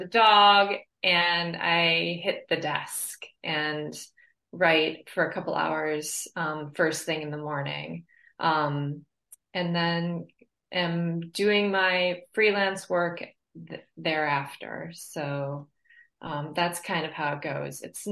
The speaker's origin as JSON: {"language": "English", "region": "New York", "country": "United States", "also_born_or_lived": "Boston, Massachusetts", "said": "my husband and I moved from Massachusetts, mm-hmm. from the Boston area, but I am actually from upstate New York originally."}